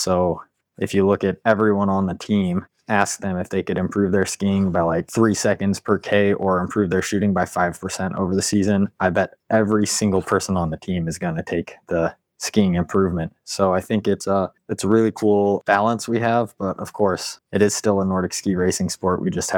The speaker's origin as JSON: {"language": "English", "town": "Salt Lake City", "region": "Utah", "country": "United States", "tie": "born or raised there", "said": "Yeah, so I grew up in Salt Lake City, Utah."}